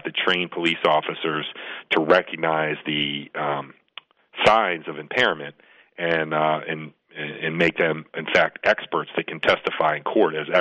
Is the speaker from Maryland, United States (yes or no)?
yes; Maryland, United States; My home state's Maryland.